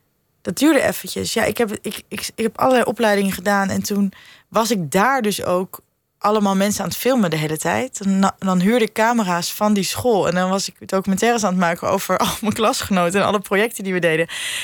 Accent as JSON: {"language": "Dutch", "town": "Arnhem", "region": "Gelderland", "country": "Netherlands", "said": "Nou, ik kom uit Arnhem."}